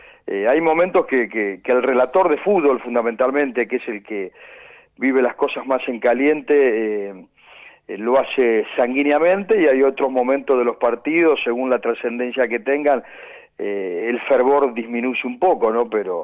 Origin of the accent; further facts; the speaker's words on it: Alberti, Buenos Aires Province, Argentina; mis orígenes periodísticos estuvieron en la radio de mi pueblo. Yo soy de Alberti, en la provincia de Buenos Aires, en el oeste, sobre la ruta número 5.